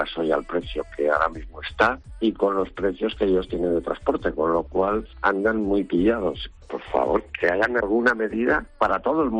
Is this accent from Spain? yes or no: yes; Jadraque, Castilla-La Mancha, Spain; En mi pueblo, en Jadraque, he visto coches meter un cable por una ventana en un restaurante para poder volver a Madrid.